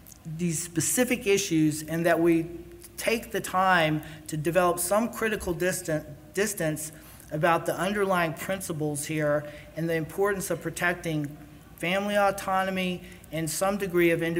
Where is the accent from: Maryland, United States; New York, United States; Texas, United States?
Texas, United States; You know, when I grew up in Texas, I had a very difficult time as a young person in high school.